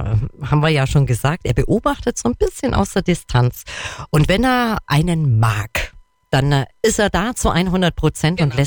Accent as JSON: {"language": "German", "town": "Kempten", "region": "Bavaria", "country": "Germany", "tie": "born there", "said": "ich bin eine gebürtige Kemptnerin, also gebürtige Allgäuerin"}